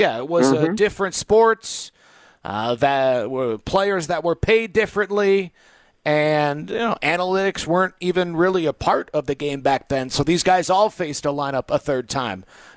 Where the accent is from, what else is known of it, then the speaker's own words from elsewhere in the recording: Michigan, United States; Growing up in Michigan, it was Ernie Harwell for me.